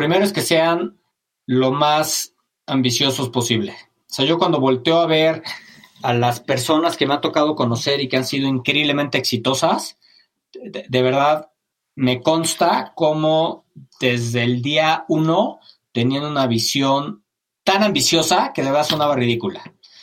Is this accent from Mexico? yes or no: yes; Mexico; Mira, como muchos mexicanos, admiro a mi mamá.